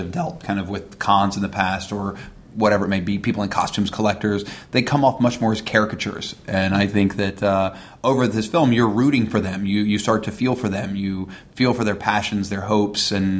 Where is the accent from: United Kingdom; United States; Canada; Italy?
United States; West Virginia; I'd been to other cons, you know, in New York and in my home state of West Virginia